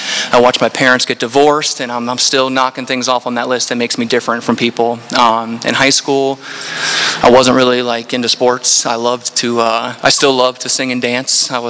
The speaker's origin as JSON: {"language": "English", "town": "Largo", "country": "United States", "tie": "born or raised there", "said": "Growing up, I grew up in Largo, and I can remember like kids my age calling it like Larghetto."}